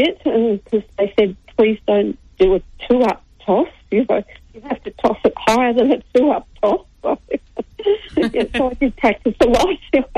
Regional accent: Adelaide, South Australia, Australia; I have to say no, because I'm originally from Adelaide

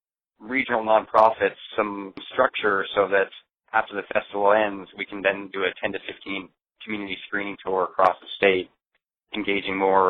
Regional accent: Camden, Maine, United States; now in Boston, United States; I grew up in Camden in Rockland area of Maine, so I understand this specific community quite well, and I've been in Boston for 10 years now, off and on.

